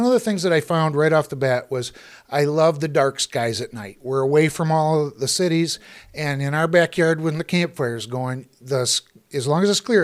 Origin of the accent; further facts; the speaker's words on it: Michigan, United States; It's a great area, and born and raised in Michigan, so I'm not going anywhere.